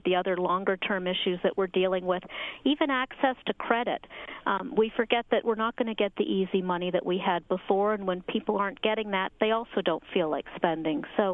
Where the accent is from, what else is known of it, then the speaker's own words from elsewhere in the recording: Scotland, United Kingdom; I'm Scottish